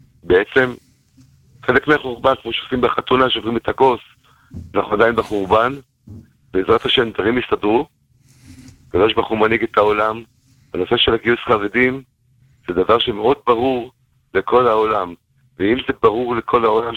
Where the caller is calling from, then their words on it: Bnei Brak, Tel Aviv District, Israel; מבני ברק.